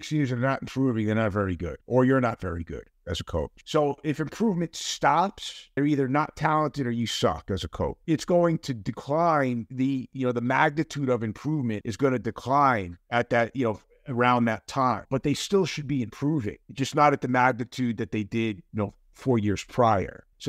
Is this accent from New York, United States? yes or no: yes; New York, United States; also born or lived in Los Angeles; So, when I grew up in New York, the energy of New York, and I lived in LA, I was in New York for 24 years and in LA for about 24 years. And now I'm in Utah, which is a different universe.